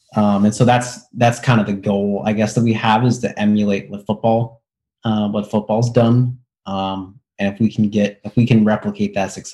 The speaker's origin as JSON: {"language": "English", "region": "Indiana", "country": "United States", "tie": "born or raised there", "said": "I grew up in Indiana."}